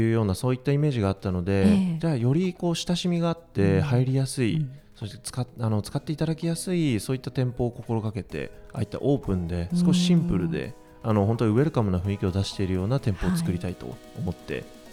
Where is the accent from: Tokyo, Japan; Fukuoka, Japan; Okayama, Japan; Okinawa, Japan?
Okayama, Japan; 私岡山 の、すごく田舎出身なんですけれども